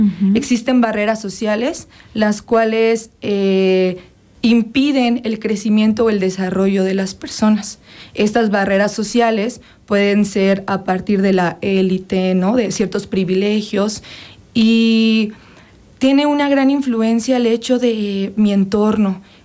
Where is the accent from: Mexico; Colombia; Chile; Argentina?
Mexico; Temixco, Morelos; Yo crecí, la mayoría de mi adolescencia fue en Temisco, entonces es una ciudad periférica